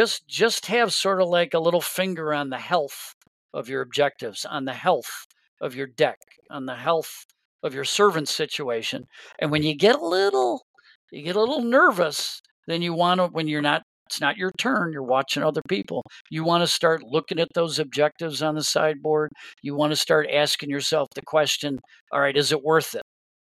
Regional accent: United States; because I'm still an American. I still don't know it like the natives

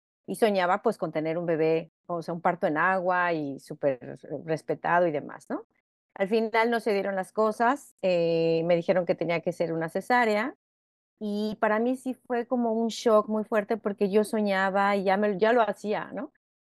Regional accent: Mexico City, Mexico; moved away as an adult; now in Canada; soy mexicana, también soy chilanga, orgullosamente chilanga. sí. Me vine aquí a Canadá, pero ya tenía a mi hijo.

